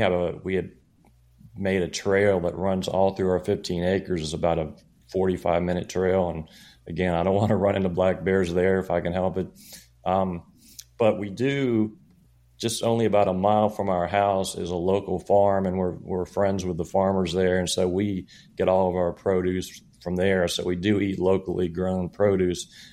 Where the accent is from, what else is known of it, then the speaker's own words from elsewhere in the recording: Florida, United States; I grew up in Florida.